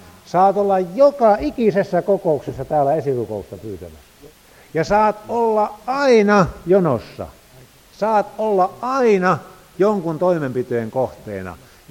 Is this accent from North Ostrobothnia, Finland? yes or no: no; Kullaa, Satakunta, Finland; kun olen maataloudesta kotoisin, meillä oli pieni maapaikka siellä Kullaalla